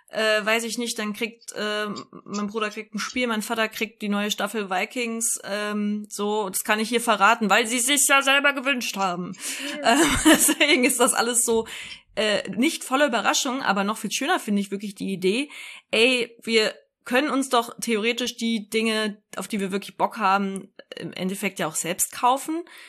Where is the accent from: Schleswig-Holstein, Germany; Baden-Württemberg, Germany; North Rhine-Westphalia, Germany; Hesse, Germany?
Hesse, Germany; Kassel; Ich nehme alle mit nochmal, die es nicht wissen. Ich komme aus Nordhessen, aus Kassel.